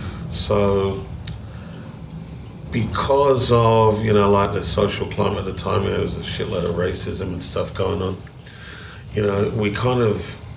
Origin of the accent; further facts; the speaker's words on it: Jamaica; I'm Jamaican. Come from a big family.